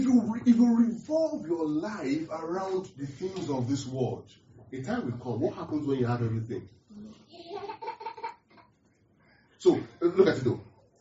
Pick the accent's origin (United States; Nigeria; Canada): Nigeria; So where I'm from Nigeria, and I don't. The reason why I will use a lot of examples from Nigeria is because I am from Nigeria.